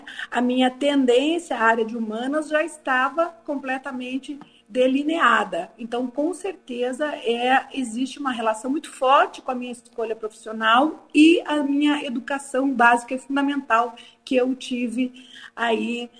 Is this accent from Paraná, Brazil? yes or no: yes; União da Vitória, Paraná, Brazil; born there; a minha terra natal, a terra dos meus avós, dos meus pais. Eu nasci em União da Vitória, sou paranaense, né? E vivi uma boa parte da minha vida na cidade de Porto União.